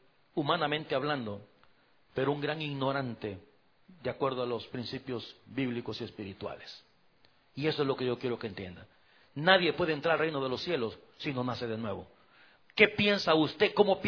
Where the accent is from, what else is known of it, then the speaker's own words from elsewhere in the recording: El Salvador; En mi país, en El Salvador, decimos tener cuello.